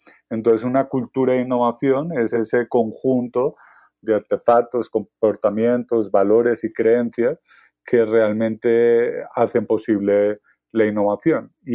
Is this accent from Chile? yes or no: no; Spain; now in Colombia; Pero yo he trabajado aquí en Colombia, soy español, y entonces he trabajado aquí en Colombia ya 7 años.